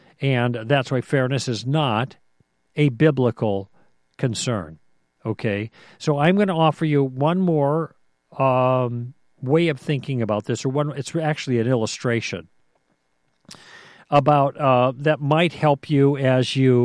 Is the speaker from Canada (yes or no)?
no; United States; It's because I'm an American.